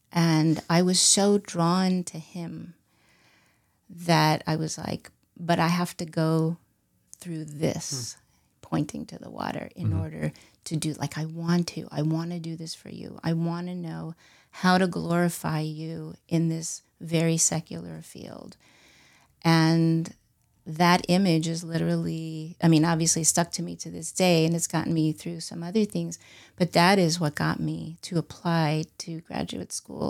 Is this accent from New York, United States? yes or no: yes; New York, United States; So I studied clinical psychology and philosophy in undergrad in New York. I'm from New York.